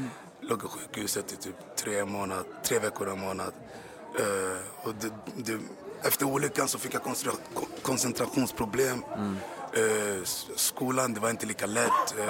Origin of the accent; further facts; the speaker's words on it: Bromsten, Stockholm County, Sweden; Jag har två systrar. Uppväxt med mamma och pappa i Bromsten.